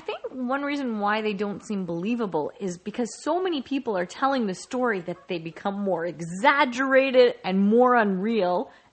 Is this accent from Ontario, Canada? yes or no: no; British Columbia, Canada; also born or lived in Alberta; I grew up in British Columbia and in Alberta